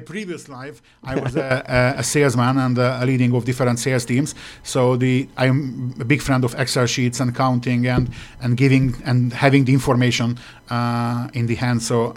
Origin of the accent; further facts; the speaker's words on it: Budapest, Hungary; now in Argentina; I am from Hungary, from Budapest.